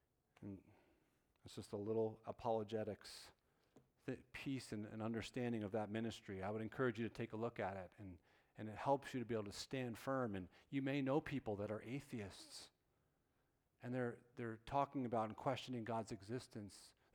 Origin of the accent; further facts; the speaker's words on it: New Jersey, United States; now in Lancaster County, United States; where I grew up in Bergen County, or even in Lancaster County today where we live for 15 years.